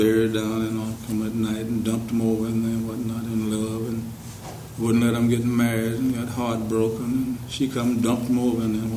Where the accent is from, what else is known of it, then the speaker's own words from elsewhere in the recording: Silver Springs, Florida, United States; born there; I was born in Silver Spring.